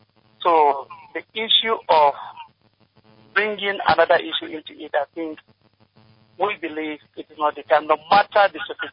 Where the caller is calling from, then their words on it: Kaduna, Kaduna State, Nigeria; I'm calling from Kaduna.